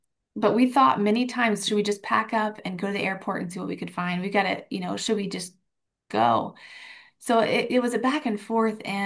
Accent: United States; now in Israel; as an American citizen, and I had lived here a while, I had three kids here, all of them were born in Jerusalem.

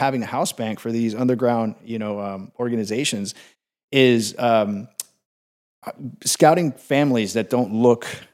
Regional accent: Medellin, Antioquia, Colombia; Well, I'm originally from Medellin, Colombia. It seems like it's another world away, but it's only 3 hours away from Florida.

